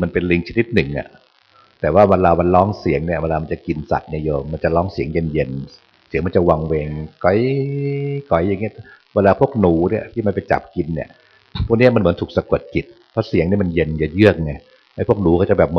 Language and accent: Thai; Bangkok, Thailand; เราเป็นคนกรุงเทพเดินไม่คุ้น